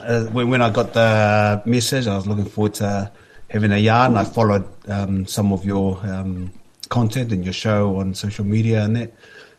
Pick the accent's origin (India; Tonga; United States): Tonga; Oh man, yeah, I born and grew up in Tonga. Maybe me and Will are related a bit. I'm from Whamotu also.